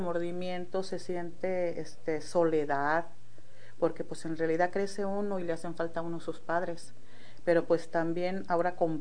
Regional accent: Tamazula, Jalisco, Mexico; also born or lived in Tala; Es un pueblito azucarero. Es como un ingenio, sí. Pero yo nací en Tala, Jalisco, pero creo de recién nacida me llevaron para Tamazula, Jalisco, que es, uh-huh, está ahí pegado. Y casi toda mi niñez me la pasé en Tamazula, Jalisco, pero nací en Tala.

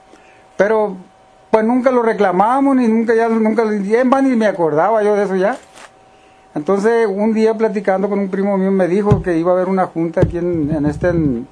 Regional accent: Mexico; moved away; Yo nunca ya no quise regresar, yo regreso, pero voy de visita. Sí. Pues ahorita tengo apenas 8 días que me vine de México.

